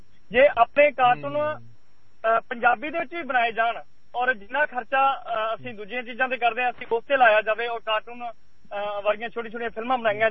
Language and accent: Punjabi; Rajasthan, India; ਮੈਂ ਹਾਂਜੀ ਮੈਂ ਰਾਜਸਥਾਨ ਤੋਂ ਬਿਲੋਂਗ ਕਰਦਾ